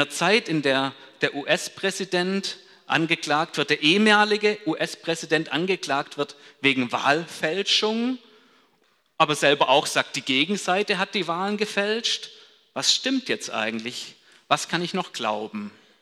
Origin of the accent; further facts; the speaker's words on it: Baden-Württemberg, Germany; weil Hochdeutsch ist für mich als Schwabe ja absolute Fremdsprache.